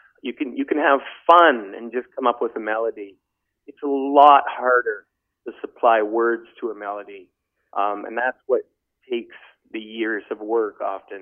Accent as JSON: {"language": "English", "region": "Ontario", "country": "Canada", "tie": "born or raised there", "said": "There was a man up north, he wrote a review of one of my shows, up in my hometown, actually, of Cochiner, Ontario."}